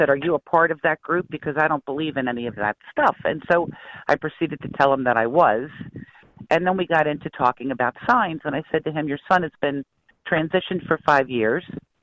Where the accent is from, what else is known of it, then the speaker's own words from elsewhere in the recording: New Jersey, United States; And I'm originally I'm from Jersey most of my life